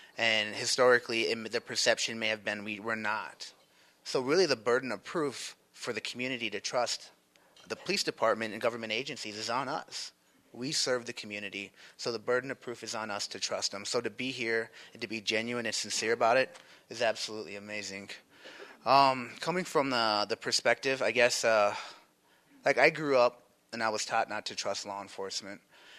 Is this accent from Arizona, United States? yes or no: no; Rapid City, South Dakota, United States; I'm from the Sihasapa Band of the Cheyenne River Sioux Tribe. Grew up here in Rapid City.